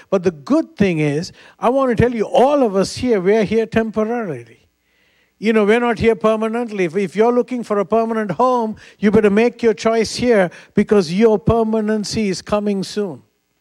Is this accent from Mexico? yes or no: no; Sri Lanka; I come from Sri Lanka, for those who don't know. Island below India.